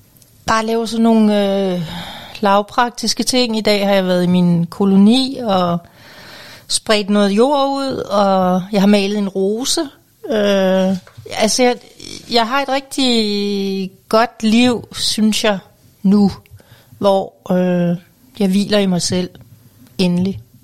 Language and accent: Danish; Bjerringbro, Central Denmark Region, Denmark; Det var jo blandt andet i Bjerringbro